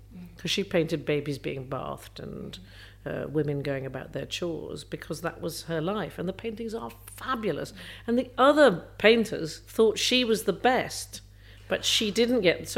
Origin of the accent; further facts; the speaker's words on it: New York, United States; In New York. Most of my childhood was in New York